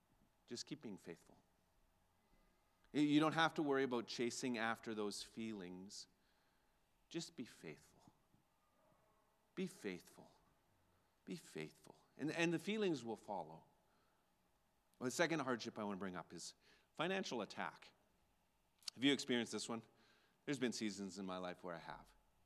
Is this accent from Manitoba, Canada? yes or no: no; Alberta, Canada; I grew up in Alberta. My grandparents had a farm.